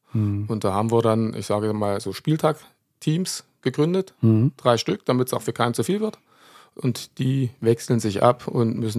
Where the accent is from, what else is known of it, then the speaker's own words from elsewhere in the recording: Dingelstädt, Thuringia, Germany; also born or lived in Wachstedt; Also wir sind damals 1974 von Wachstedt nach Dingelstedt gezogen.